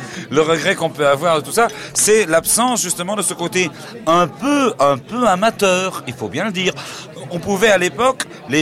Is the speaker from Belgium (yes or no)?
yes; Flanders, Belgium; comme je suis flamand